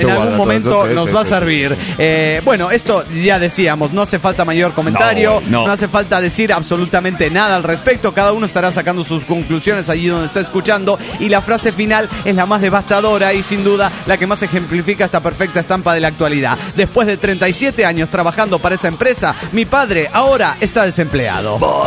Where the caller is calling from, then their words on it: Querétaro, Mexico; de Querétaro, México.